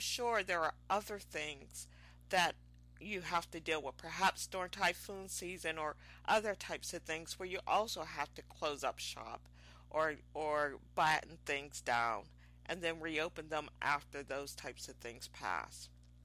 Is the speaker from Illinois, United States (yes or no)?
no; Pittsburgh, Pennsylvania, United States; they're playing against the Pittsburgh Penguins, which happens to be my hometown and where I spent the first 35 years of my life.